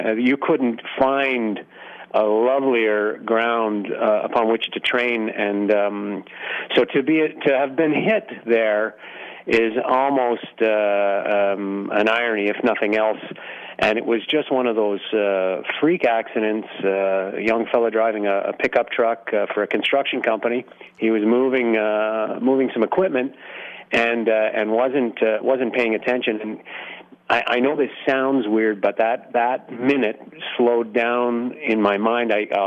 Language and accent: English; Canada; being a Canadian boy, I grew up playing road hockey during the summer and ice hockey outdoors during the winter.